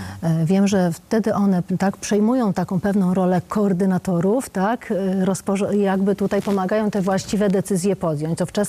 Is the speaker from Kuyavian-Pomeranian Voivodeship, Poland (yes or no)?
yes; Radziejów, Kuyavian-Pomeranian Voivodeship, Poland; bo ja jestem z podwórka tutaj kujawskiego, tak, bo jestem z Radziejowa